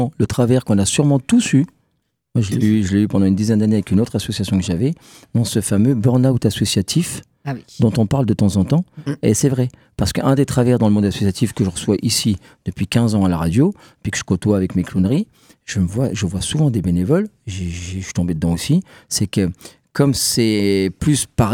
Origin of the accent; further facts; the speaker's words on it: Grand Est, France; en grandissant au Champ-le-Bœuf, on était toujours dehors